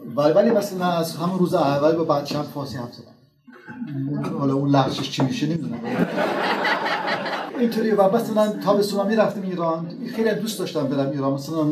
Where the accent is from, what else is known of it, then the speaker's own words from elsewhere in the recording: Germany; من توی محیط بزرگ شدم که اصلا ایرانی دیگه نبود، چون یه شهر کوچیکی بود، فقط پدر مادر من بود، سه تا برادر بزرگتر داشتیم که با هم دیگه آلمانی حرف می‌زدیم